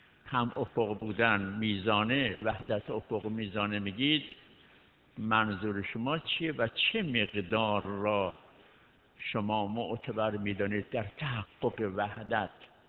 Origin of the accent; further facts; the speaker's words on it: Iran; در کویت ماه را میبینن میگن به ما مربوط است، ما اهل ایران هستیم، کویت یک کشور دیگه است.